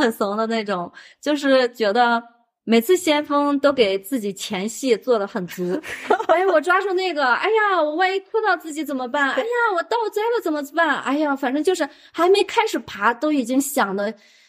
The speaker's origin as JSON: {"language": "Chinese", "town": "Xining", "region": "Qinghai", "country": "China", "said": "但是我们西宁人就是有这种毛病，就是我们西宁人买房最多的就是成都"}